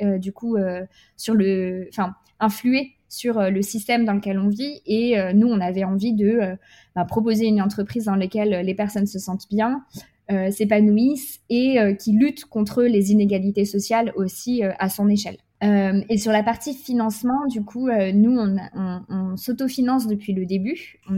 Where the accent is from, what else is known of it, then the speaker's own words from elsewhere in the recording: Lyon, Auvergne-Rhône-Alpes, France; On est lyonnais et du coup, on a ouvert à Lyon.